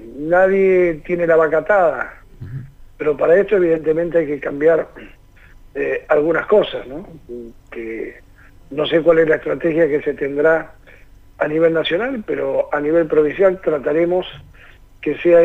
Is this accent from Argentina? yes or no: yes; Argentina; los argentinos somos distintos